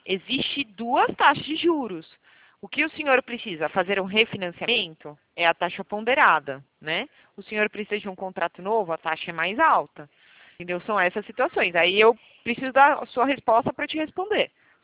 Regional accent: São Paulo, Brazil; eu sou de São Paulo, mas eu faço atuação a nível Brasil.

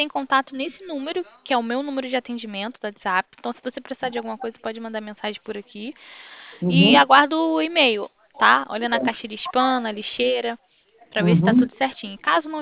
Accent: Rio de Janeiro, Brazil; mesmo sendo carioca

